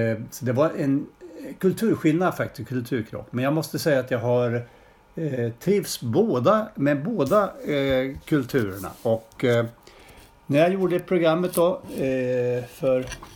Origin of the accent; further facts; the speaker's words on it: Vadstena, Östergötland, Sweden; now in Linköping, Sweden; född och uppvuxen i Vadstena-trakten. Och efter ett antal år utanför länet, nu tillbaka igen. Den här gången bosatt i Linköping, där jag jobbar som gymnastiklärare.